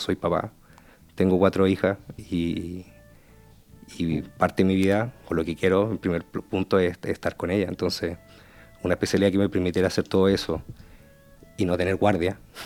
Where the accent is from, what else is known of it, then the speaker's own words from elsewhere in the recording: Chile; moved away as an adult; primero que todo soy chileno. Y allí yo trabajé como médico familia 7 años.